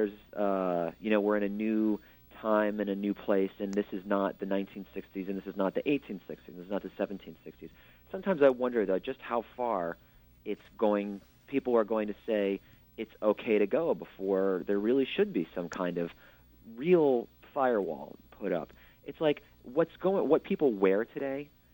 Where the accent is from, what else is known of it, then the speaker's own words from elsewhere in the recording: New York, United States; I'm a New Yorker, and, you know, I was raised here and bred here and born here.